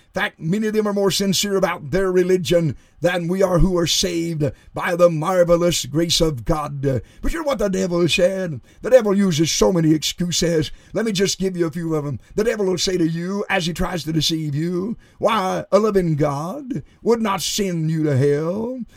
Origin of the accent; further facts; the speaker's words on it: United States; born there; But I am an American born in this country. My ancestors immigrated years ago.